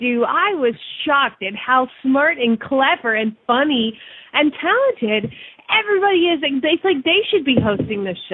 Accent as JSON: {"language": "English", "town": "Phoenix", "region": "Arizona", "country": "United States", "said": "from Phoenix, Arizona"}